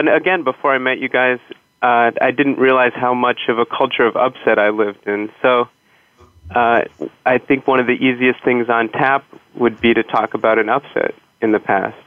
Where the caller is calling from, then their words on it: New York City, New York, United States; I'm calling in from New York City, my office.